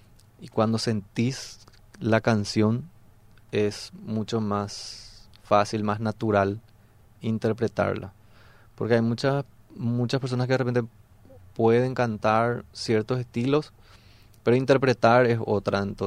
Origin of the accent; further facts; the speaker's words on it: Paraguay; el guaraní o en todo caso el yopará, que es la mezcla del español con el guaraní, es lo que nos conecta a nosotros como paraguayos